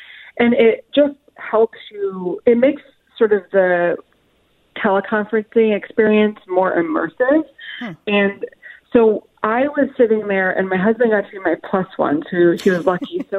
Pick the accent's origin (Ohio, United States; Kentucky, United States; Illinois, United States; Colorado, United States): Illinois, United States; Chicago; Yes, I'm from Chicago, so I was extremely excited.